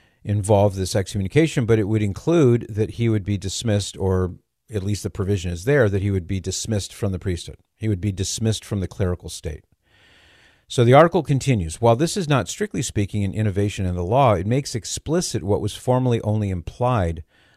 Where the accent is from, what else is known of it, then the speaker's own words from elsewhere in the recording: United States; some of which I probably am not even aware of as an American.